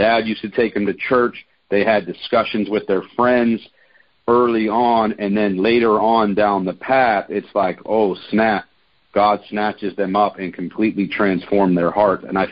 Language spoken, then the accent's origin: English; Pittsburgh, Pennsylvania, United States; But growing up in Pittsburgh, I can get into a little bit of that story now. So my parents met at a church in the South Hills of Pittsburgh